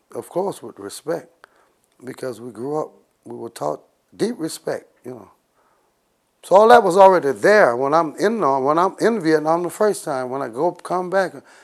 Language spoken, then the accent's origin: English; the South, United States; born there; I was born in the South in segregation with the examples of the Klan.